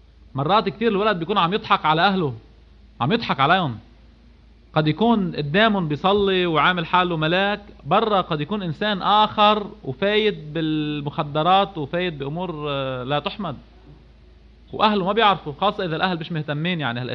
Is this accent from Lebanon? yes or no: yes; Lebanon; عندنا بلبنان، عم يحكي عن لبنان